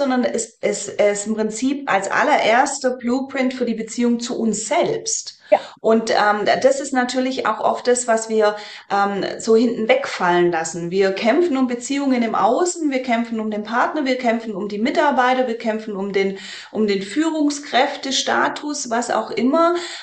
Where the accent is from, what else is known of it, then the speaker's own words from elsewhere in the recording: Ulm, Baden-Württemberg, Germany; ich komme aus dem Raum Ulm